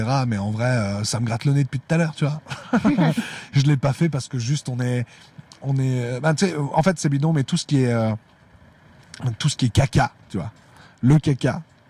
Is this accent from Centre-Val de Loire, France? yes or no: no; Lille, Hauts-de-France, France; Moi, je suis lillois.